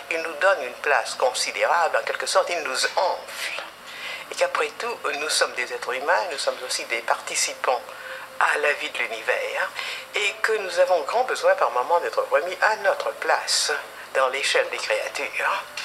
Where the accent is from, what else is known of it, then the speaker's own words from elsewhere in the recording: Brussels, Brussels-Capital Region, Belgium; born there; Je suis née à Bruxelles, un peu par hasard, d'un père français résident de la région lilloise et d'une mère belge